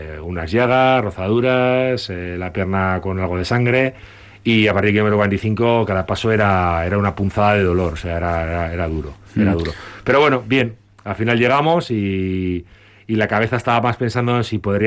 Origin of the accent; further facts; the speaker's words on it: Bilbao, Basque Country, Spain; moved away as an adult; yo soy bilbaíno y estuve vivido en Bilbao prácticamente hasta los 26 años y toda mi infancia la desarrollé allí